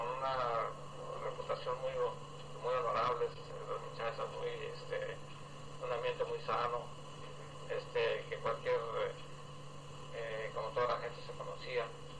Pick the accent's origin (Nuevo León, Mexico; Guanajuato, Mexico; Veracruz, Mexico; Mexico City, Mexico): Mexico City, Mexico; born there; En la Ciudad de México.